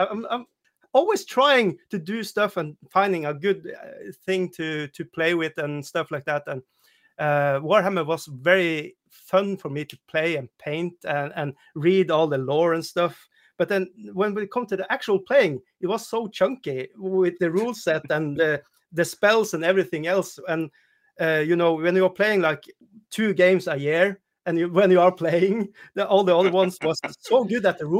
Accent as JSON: {"language": "English", "country": "Norway", "said": "I'm from Norway, so that's why I am the way I am."}